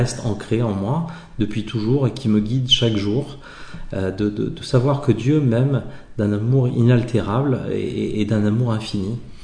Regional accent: Hauts-de-France, France; je suis issu du nord de la France, j'ai grandi dans les corons, dans les maisons rouges, hein, à briques rouges.

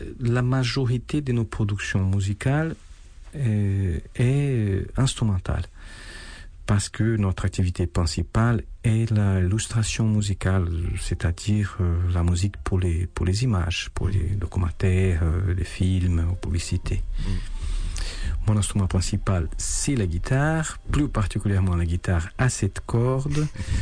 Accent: Brazil; moved away as an adult; je suis né au Brésil, j'ai passé la moitié de ma vie là-bas

